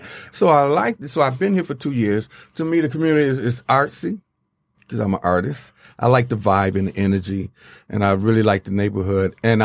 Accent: Detroit, Michigan, United States; Well, I was born and raised in Detroit. Always loved Detroit.

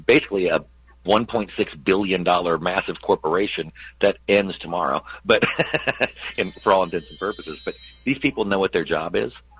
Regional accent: Indianapolis, Indiana, United States; like my hometown of Indianapolis, Indiana

